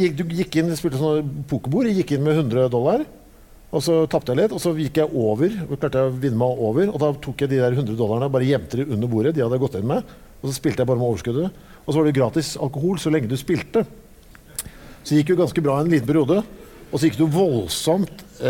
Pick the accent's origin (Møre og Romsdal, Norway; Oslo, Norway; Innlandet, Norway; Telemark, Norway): Oslo, Norway; Jeg vokste jo opp på Oslo Øst